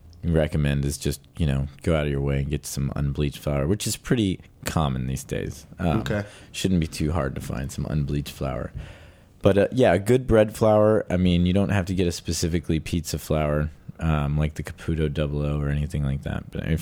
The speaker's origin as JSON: {"language": "English", "region": "Texas", "country": "United States", "tie": "born or raised there", "said": "I grew up in Texas, and in a small, like, there was a Sicilian farming community there in Texas."}